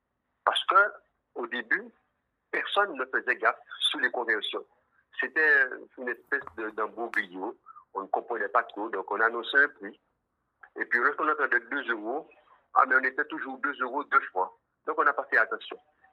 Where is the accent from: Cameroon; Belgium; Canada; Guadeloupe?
Guadeloupe; Je suis Guadeloupéen, natif natal.